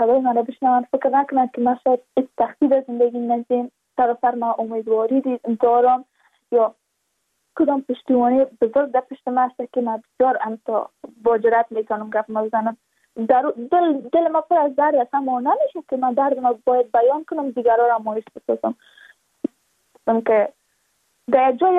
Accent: Badakhshan, Afghanistan; ما از بدخشان هستیم

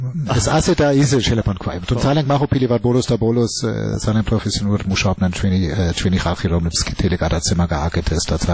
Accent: Germany; Georgian is a second language; და ეს ჩემთვის აჩვენებს ხო როგორც გერმანელი როგორ მნიშვნელოვანი არის ეს თემა

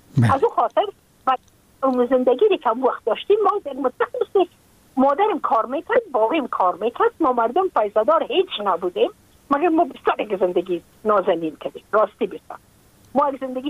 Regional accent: Afghanistan; moved away as an adult; now in United States; از اینکه من که از افغانستان بقیم آمدم من اون سال بودم 28 ساله.

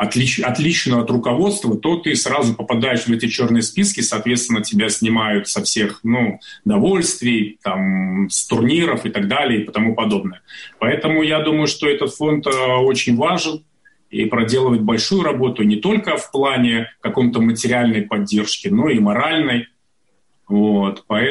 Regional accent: Belarus; Но я хочу, чтобы и сам я, и все белорусы, чтобы мы не теряли свое мужество

